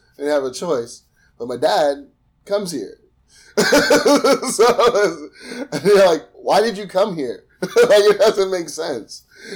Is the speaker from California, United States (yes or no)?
no; Pittsburgh, Pennsylvania, United States; I'm a Jamaican. I grew up in a white working class section of Pittsburgh. I went to Catholic school.